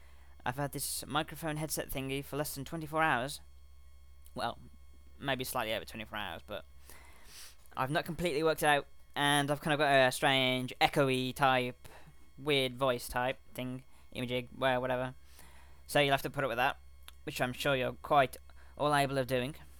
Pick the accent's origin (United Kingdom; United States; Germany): United Kingdom; England; Yes, I have a funny English voice, notably because I'm from England.